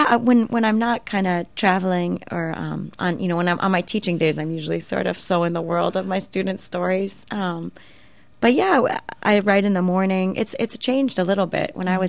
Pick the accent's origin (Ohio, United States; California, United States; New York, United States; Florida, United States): Florida, United States; Miami; I grew up in Miami, yeah.